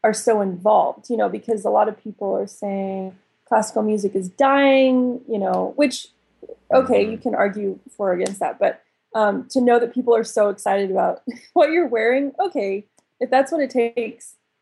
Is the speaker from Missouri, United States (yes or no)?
yes; St. Louis, Missouri, United States; I grew up in St. Louis.